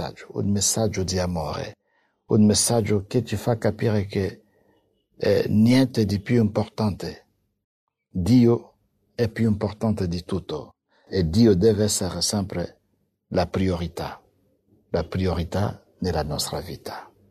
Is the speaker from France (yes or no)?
no; DR Congo; nel mio paese, Repubblica Democratica del Congo